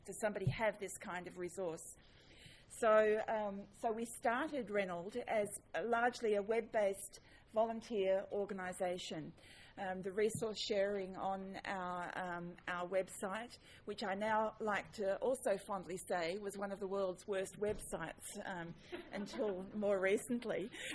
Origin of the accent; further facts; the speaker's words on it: Australia; I always had to apologise at the beginning for an Australian being in a Canadian classroom